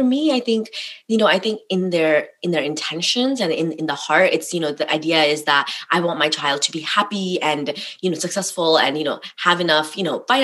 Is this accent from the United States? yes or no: no; Nepal; I think that, you know, I like, you know, isn't any like Nepali family